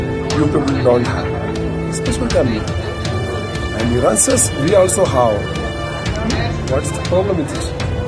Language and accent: English; India; I'm from India.